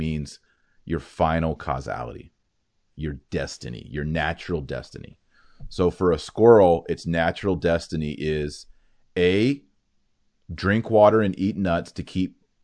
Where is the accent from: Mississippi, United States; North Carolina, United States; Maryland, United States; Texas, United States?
Texas, United States; accent: Texas; Pardon my Texas accent, wander.